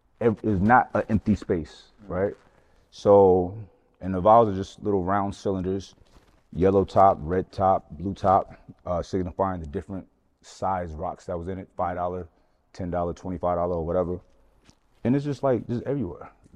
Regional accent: Brooklyn, New York, United States; I'm from Brooklyn, New York. We call it the Planet Medina. It's a place that I think that my genesis, my upbringing, me being from Brooklyn gave me a lot of confidence, right?

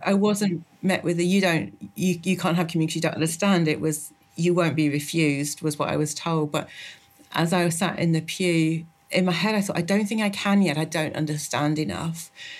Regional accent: East Midlands, United Kingdom; I was brought up in England. So I was from a little village in Derbyshire in the Peak District, and didn't grow up going to church.

